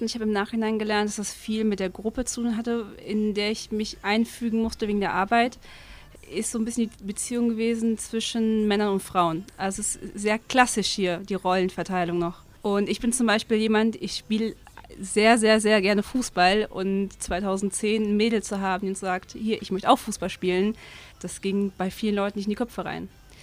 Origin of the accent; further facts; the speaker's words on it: Germany; accent: German; Klar, die hören dann meinen deutschen Akzent, wenn ich Spanisch rede. Dann wird direkt gefragt, hey, wo kommst du her?